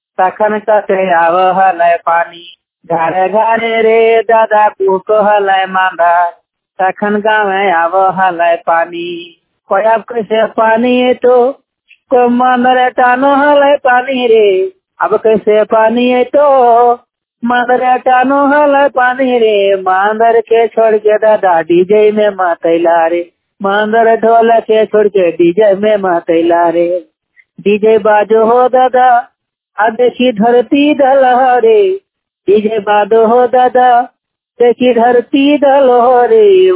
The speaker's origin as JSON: {"language": "Hindi", "town": "Dhanbad", "region": "Jharkhand", "country": "India", "said": "प्रतिनिधि चपचासी धनबाद से झारखंड का रहने वाला हूँ।"}